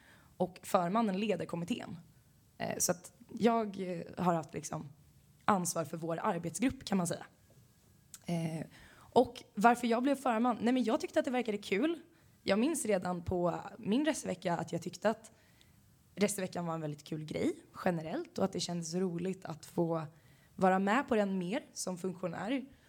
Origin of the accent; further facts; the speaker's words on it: Gothenburg, Västra Götaland County, Sweden; Jag är 23 år och kommer från Göteborg. Det hörs inte så mycket, men jag lovar att jag kommer från Göteborg.